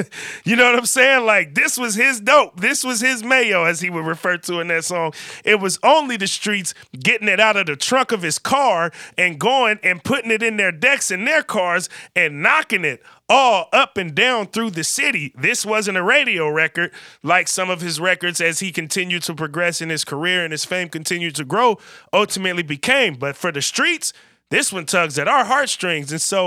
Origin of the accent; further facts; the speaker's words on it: Vallejo, California, United States; And I'm from Vallejo, California, and it's a song called